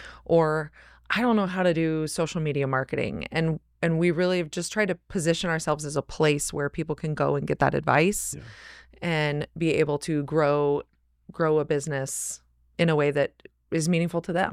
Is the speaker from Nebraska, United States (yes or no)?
yes; Nebraska, United States; Well, I am born and raised in Nebraska. Yeah. Been a Nebraska girl all my life.